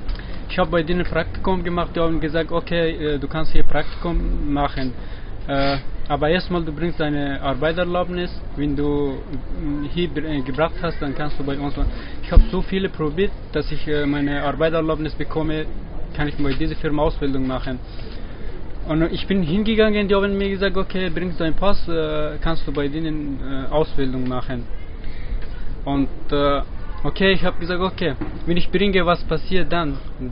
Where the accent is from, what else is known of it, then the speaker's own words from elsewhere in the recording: Afghanistan; German is a second language; now in Germany; Und ich komme aus Afghanistan. Ich bin auch schon seit 5 Jahren hier.